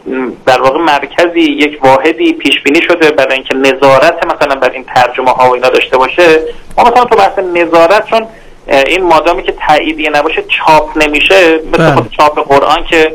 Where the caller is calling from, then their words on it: Tehran, Tehran Province, Iran; تهرانم، در حال خروج از تهران هستم.